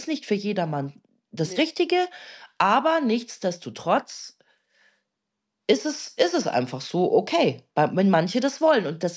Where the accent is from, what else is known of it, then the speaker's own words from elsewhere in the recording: Munich, Bavaria, Germany; Also ich meine, wir kommen ja auch aus München